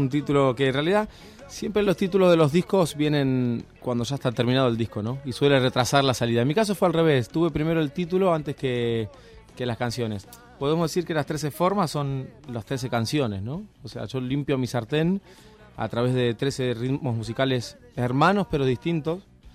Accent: Buenos Aires, Argentina; la música que yo crecí escuchando en mi adolescencia y en mi infancia en Buenos Aires

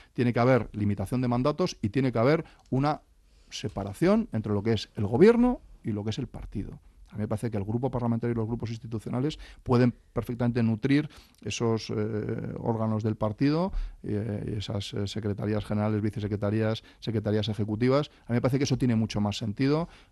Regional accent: Castilla-La Mancha, Spain; yo que soy manchego

